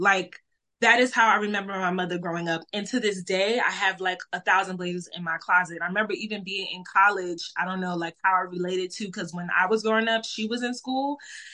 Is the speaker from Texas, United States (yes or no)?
no; Newark, New Jersey, United States; Young … in Newark was that was a great time. My grandmother came to like came from Liberia when I was 6 weeks old to help take care of me.